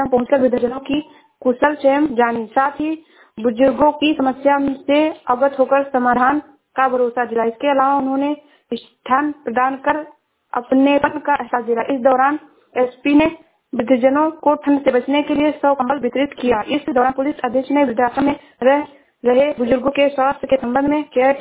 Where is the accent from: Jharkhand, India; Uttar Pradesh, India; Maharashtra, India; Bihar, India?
Uttar Pradesh, India; Shravasti; मैं जिला श्रावस्ती से हूँ।